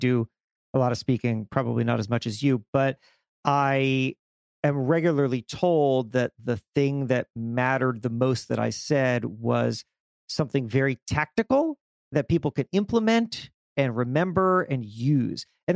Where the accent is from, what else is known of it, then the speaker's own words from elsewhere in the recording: Florida, United States; Now, I have been a long time since childhood, because I grew up in South Florida, fan of the Miami Heat